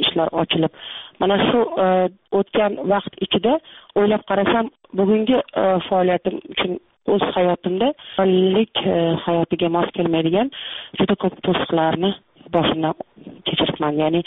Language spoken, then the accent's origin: Uzbek; Tashkent, Uzbekistan; born there; Toshkentda, Toshkent shahridagi mana shu Beruniy xiyobonida u yerlarni biz men tug'ilgan paytda dala deyishardi.